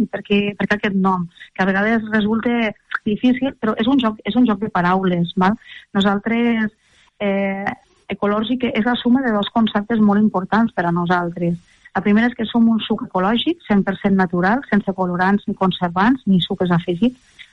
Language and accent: Catalan; Lleida, Catalonia, Spain; born there; jo soc nascut a l'Horta de Lleida, concretament a la partida de Torres Anull, i ja vinc de pares, padrins i repadrins, pagesos, i de cases parials, no?, de l'Horta de Lleida